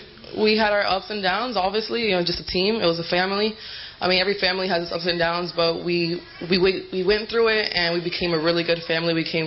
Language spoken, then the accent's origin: English; Puerto Rico; from Puerto Rico, number 5.